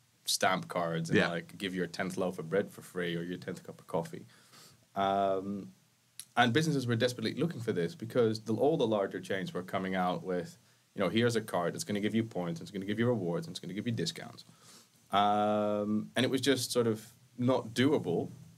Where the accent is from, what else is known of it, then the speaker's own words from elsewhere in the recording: Netherlands; now in United Kingdom; we know that by now. I'm from the Netherlands, lived in the UK for 11 years by now.